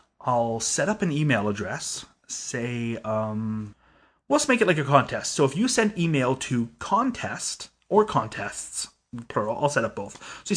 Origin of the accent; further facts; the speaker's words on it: Canada; as a Canadian, I often encounter contests that are only open to Americans.